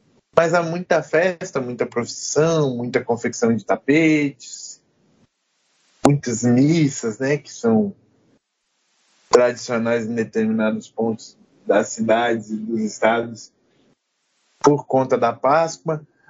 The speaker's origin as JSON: {"language": "Portuguese", "region": "Goiás", "country": "Brazil", "tie": "born there", "also_born_or_lived": "Curitiba", "said": "Como eu nasci em Goiás e depois fui morar em Curitiba e depois vim pra cá"}